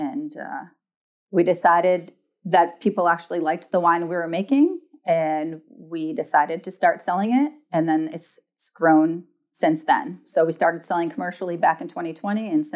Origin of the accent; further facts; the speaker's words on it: Massachusetts, United States; now in DMV area, United States; I'm not. I am from Massachusetts.